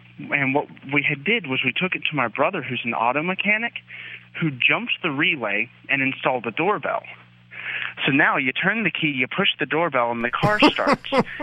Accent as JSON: {"language": "English", "region": "North Carolina", "country": "United States", "said": "I'm from North Carolina."}